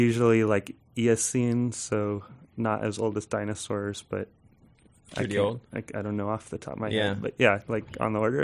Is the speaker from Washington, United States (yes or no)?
yes; Washington, United States; growing up in Western Washington, I just assumed it was kind of all, you know, young dirt, glacial silt type stuff